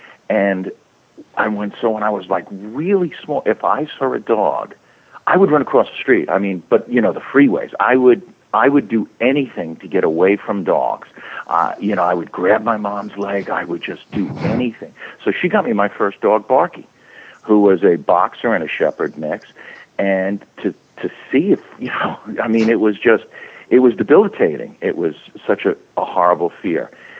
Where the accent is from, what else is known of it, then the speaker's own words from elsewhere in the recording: New York, United States; And, you know, I grew up in New York.